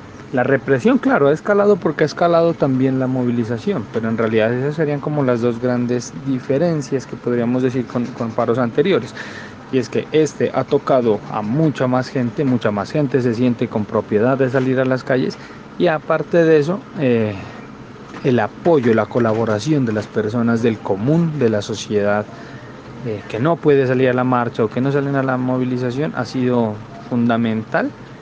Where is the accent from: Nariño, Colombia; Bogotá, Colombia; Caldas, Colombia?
Nariño, Colombia; Soy originario del departamento de Nariño, en la frontera con Ecuador, pero desarrollo mi militancia en el departamento del Cauca.